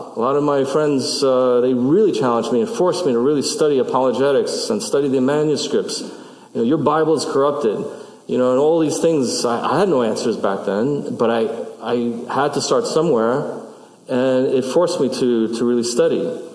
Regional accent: Brooklyn, New York, United States; You know, I grew up in Brooklyn. That doesn't, guns and gunfire, that doesn't faze me.

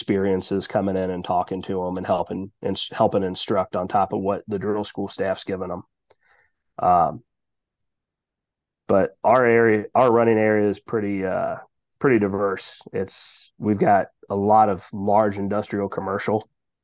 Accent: Norwood, Ohio, United States; surround two separate cities that have their own separate fire departments, Norwood and St. Bernard. I grew up in Norwood. So we're surrounded on all four sides by the city of Cincinnati.

